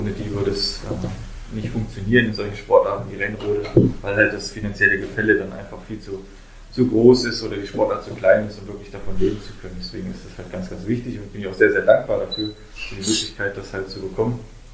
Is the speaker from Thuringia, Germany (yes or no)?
yes; Oberhof, Thuringia, Germany; Ich bin halt Oberhofer, bin Thüringer und dieses Bundesland hat mich auch groß gemacht.